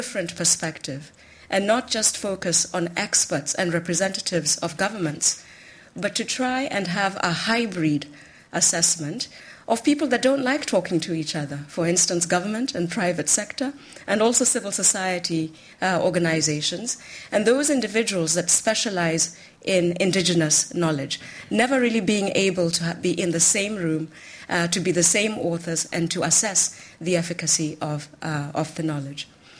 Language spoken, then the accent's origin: English; Nairobi, Kenya; the work being done by urban farmers in slums such as Kibera, which is in my hometown, and indeed it is being reported as one of the largest slums, if not the largest slums, in Africa.